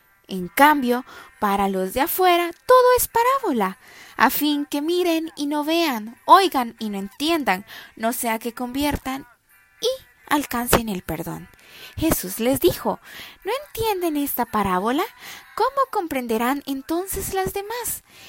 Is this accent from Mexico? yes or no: no; El Salvador; de El Salvador.